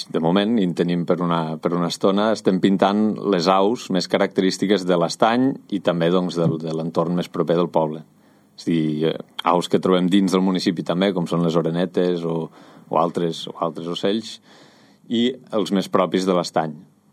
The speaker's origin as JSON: {"language": "Catalan", "town": "Ivars", "region": "Catalonia", "country": "Spain", "said": "només per aclarar que jo sóc d'Ivars, jo pinto murals des de fa molts anys"}